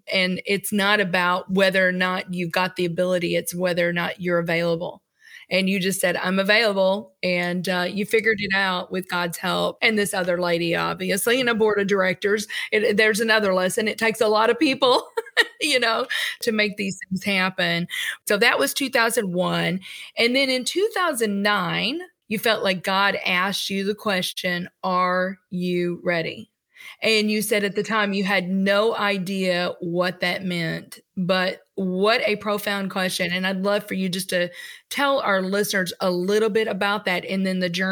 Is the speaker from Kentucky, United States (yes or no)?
yes; Kentucky, United States; now in St. Louis, United States; now Greg and I are not St. Louisans. We're originally from Kentucky. We're transplants. Moved here right after college to work for McDonnell Douglas.